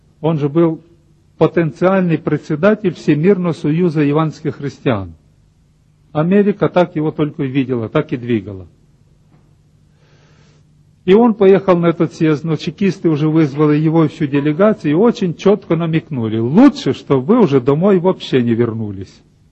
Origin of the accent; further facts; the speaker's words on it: Sumy Oblast, Ukraine; к нам на Украину, Сумскую область, вот откуда я родом